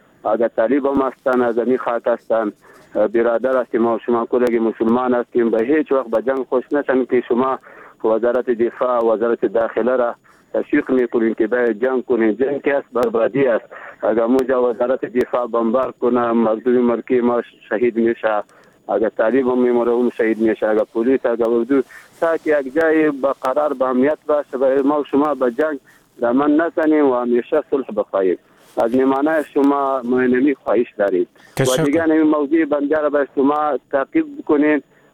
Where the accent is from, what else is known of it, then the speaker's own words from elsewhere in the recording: Baghlan, Afghanistan; از بغلان هستیم.